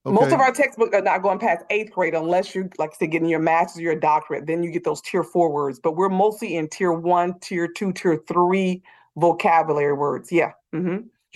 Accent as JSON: {"language": "English", "region": "the South", "country": "United States", "said": "You know, I'm from the South."}